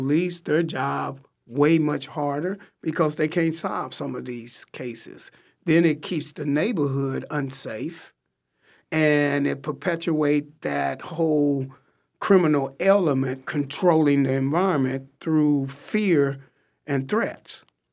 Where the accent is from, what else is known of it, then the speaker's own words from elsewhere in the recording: Columbia, United States; And it's because I was born and raised in Columbia. And back then, police officers did walk the beat.